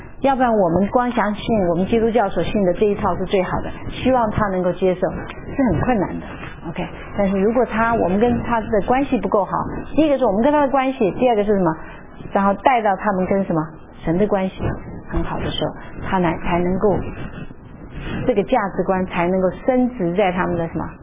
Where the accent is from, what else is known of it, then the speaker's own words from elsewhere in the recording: China; 除了我们这些中国人嘛，我们中国人很喜欢听人家教导